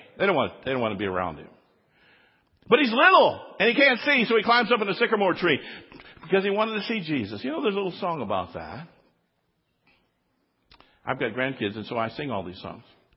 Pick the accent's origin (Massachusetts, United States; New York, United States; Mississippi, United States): Mississippi, United States; Biloxi; born there; I didn't have any choice that I was born in Mississippi, in Biloxi, Mississippi.